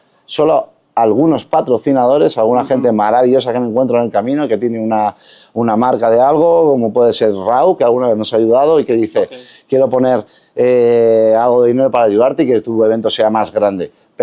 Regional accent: Spain; olvídate de que hubiera una persona que no fuera española en mi país.

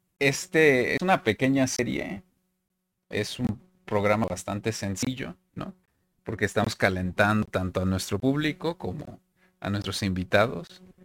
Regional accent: Mexico; soy de México.

